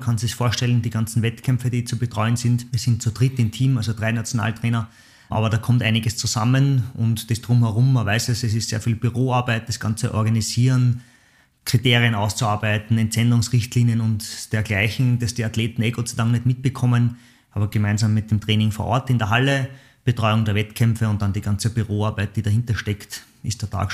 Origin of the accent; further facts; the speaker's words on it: Waidhofen an der Ybbs, Lower Austria, Austria; ich war jetzt gerade am Wochenende in Weidhofen eben, meiner Heimatgemeinde, und bin auf den Buchenberg gegangen.